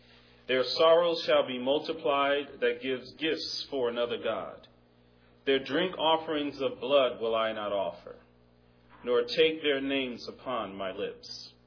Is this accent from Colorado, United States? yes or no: no; Newark, New Jersey, United States; born there; And I was born in Newark, New Jersey.